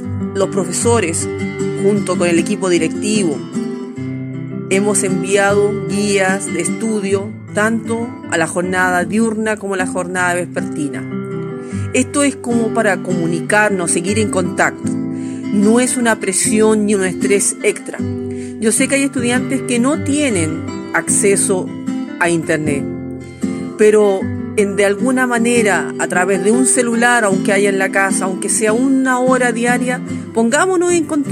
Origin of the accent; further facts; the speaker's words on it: Chile; Nosotros como chilenos también nos hemos enfrentado a esta gran, gran catástrofe que estamos viviendo.